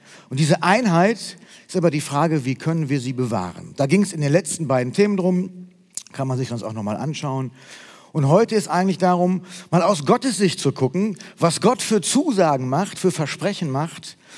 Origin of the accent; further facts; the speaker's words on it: North Rhine-Westphalia, Germany; ich sage ja nicht, ich bin Nordrhein-Westfaler, wenn ich irgendwo hinfahre. Ich sage, ich bin Deutscher.